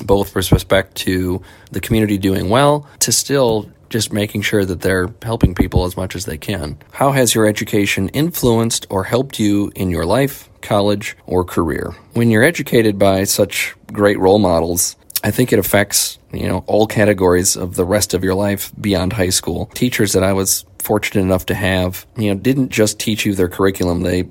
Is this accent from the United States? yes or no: yes; Monticello, United States; growing up in Monticello, you really got a firsthand experience with the old cliche of it takes a village to raise a child.